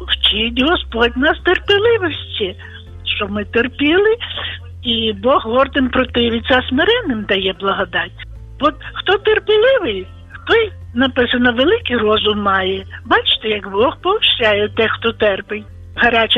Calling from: Volyn Oblast, Ukraine; я з Волині

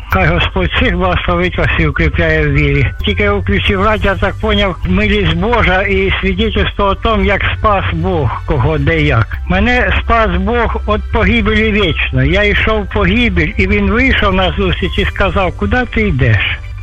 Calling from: Zaporizhzhia Oblast, Ukraine; я з-під Запоріжжя. Ну, прифронтова зона наша.

